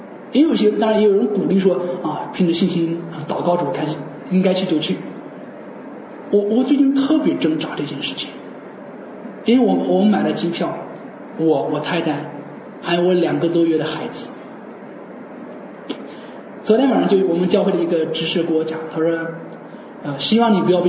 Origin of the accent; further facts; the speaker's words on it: Hebei, China; 发我是从中国来的，中国河北